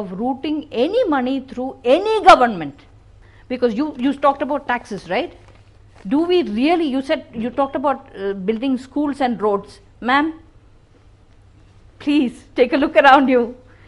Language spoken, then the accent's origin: English; Kerala, India; Kerala, I'm from Kerala.